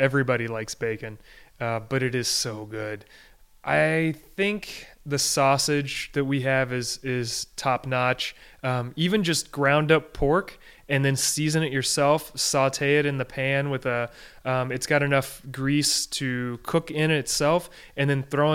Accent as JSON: {"language": "English", "region": "Illinois", "country": "United States", "tie": "born or raised there", "said": "I also need to disclose I'm from Illinois, so we're talking flat corn country where I grew up."}